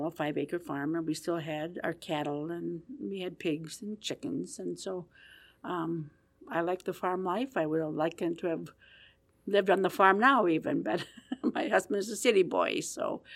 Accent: Nebraska, United States; I grew up in Nebraska. I had a father who was a veteran

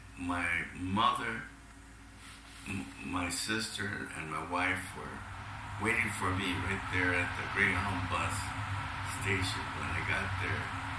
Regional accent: Milwaukee, Wisconsin, United States; And there was guys that were from California, from El Paso, Texas, from San Antonio, you know, and I was from Milwaukee.

